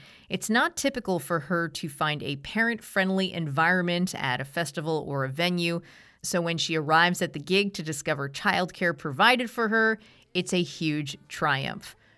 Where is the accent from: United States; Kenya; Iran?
United States; Appalachia; I'm an Appalachian. I'm a cripple creeper.